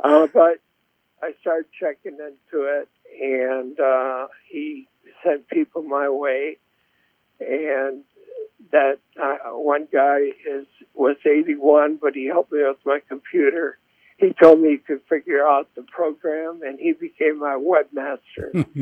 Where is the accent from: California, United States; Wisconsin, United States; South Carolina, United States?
Wisconsin, United States; also born or lived in Columbus; now in Indianapolis, United States; No, actually, I'm from Wisconsin and born and raised there. And then a job took me to Columbus, Ohio.